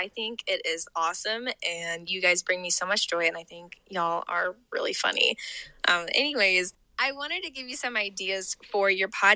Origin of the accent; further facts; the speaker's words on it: Arkansas, United States; I am from Northwest Arkansas.